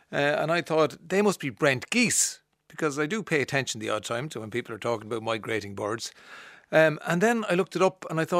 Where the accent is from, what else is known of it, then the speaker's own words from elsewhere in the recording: Ireland; What a way to celebrate being Irish. Watching our rugby team win the Grand Slam.